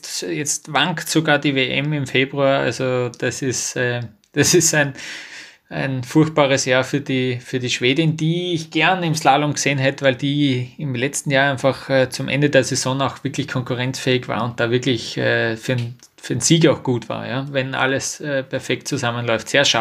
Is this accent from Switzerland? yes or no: no; Austria; Ich bin Österreicher